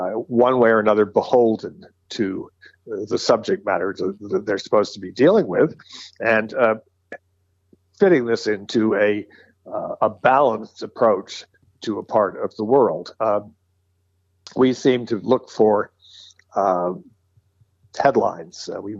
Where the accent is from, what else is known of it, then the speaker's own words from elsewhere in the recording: United States; And as an American, I find it very distressing.